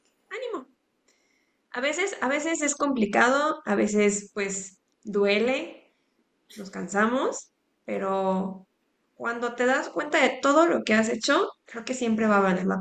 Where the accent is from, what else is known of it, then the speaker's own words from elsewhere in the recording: Mexico; a seguir compartiendo más de cómo somos los mexicanos, ¿no?